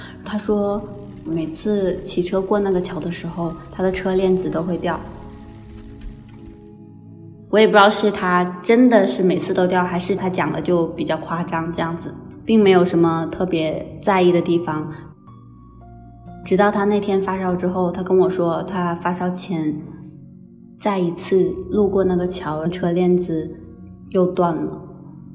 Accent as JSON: {"language": "Chinese", "region": "Liaoning", "country": "China", "said": "我来自东北的某一个小地方。"}